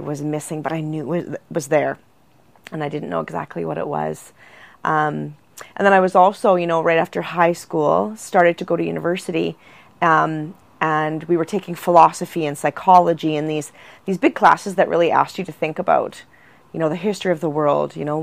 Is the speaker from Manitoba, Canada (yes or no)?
yes; Flin Flon, Manitoba, Canada; Well, I grew up in Flin Flon at the lake.